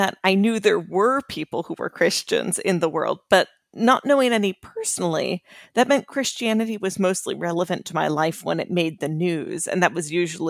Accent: New York, United States; now in Northern Virginia, United States; I grew up in New York. I went to Yale University where I studied political science. And now I live in Northern Virginia with my husband and our two daughters.

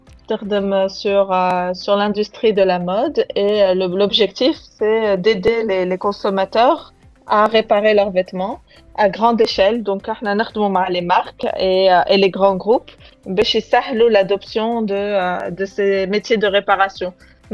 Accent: Tunisia; moved away as an adult; احنا التوانسة. دونك انا قريت ولدت وقريت في تونس عملت باك ايكونومي وبعد طلعت لفرنسا باريس

